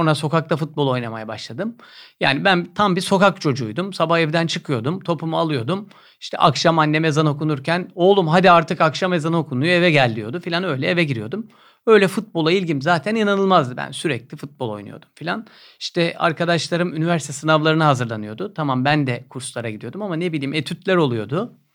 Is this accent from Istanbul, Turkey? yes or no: yes; Istanbul, Turkey; Ben 26 Eylül 1975 İstanbul doğumluyum. Biz ailece Kuzguncukluyuz diyebilirim.